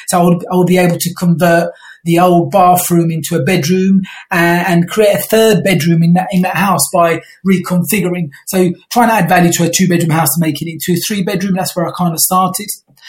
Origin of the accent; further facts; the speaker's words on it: London, United Kingdom; I grew up in South London and around Camberwell. I spent my first 20 years around there